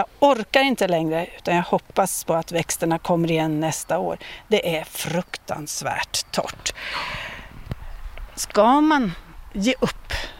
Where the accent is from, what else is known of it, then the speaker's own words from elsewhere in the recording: Uppland, Sweden; alla gräsmattor i alla fall i Uppland där jag kommer ifrån